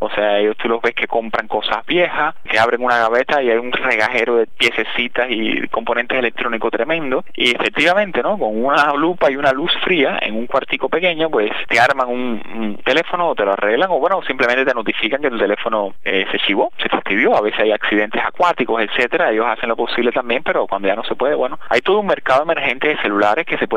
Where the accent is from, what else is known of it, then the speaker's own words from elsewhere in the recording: Cuba; somos un solo pueblo también, como cubanos